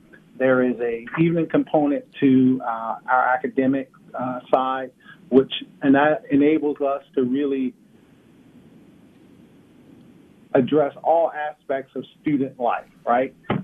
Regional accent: Baltimore, Maryland, United States; It's great to be back in my hometown.

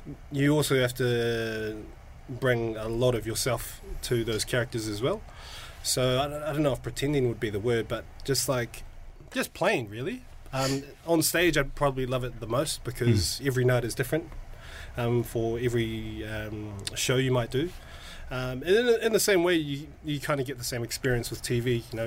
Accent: Manurewa, Auckland, New Zealand; I grew up in Manurewa

